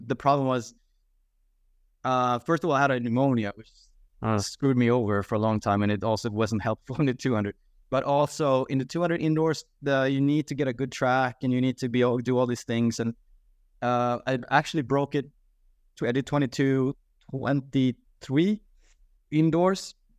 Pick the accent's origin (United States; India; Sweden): Sweden